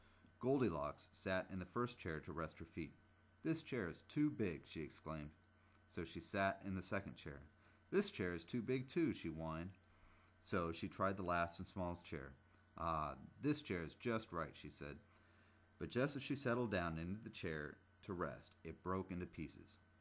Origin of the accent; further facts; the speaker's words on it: North Bonneville, Washington, United States; moved away as an adult; I grew up in Washington State. I was actually born overseas, but by the time I was 2 years old, we'd moved back to North Bonneville, Washington. It's a small town along the Columbia River in Skamania County.